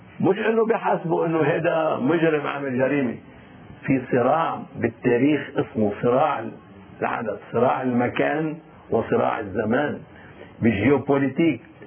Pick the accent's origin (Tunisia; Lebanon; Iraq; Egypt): Lebanon; عن نحن كلبنانيين وكمسيحيين.